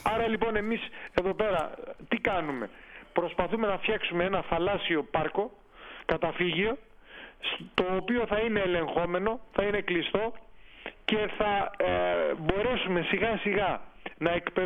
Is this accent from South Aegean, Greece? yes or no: yes; Leipsoi, South Aegean, Greece; Δεν ήξερε κανείς στο νησί μου και αυτό με στεναχωρούσε. Και μάλιστα επειδή και το όνομα παραπέμπει σε κάτι το οποίο του λείπει κάτι, Λειψή.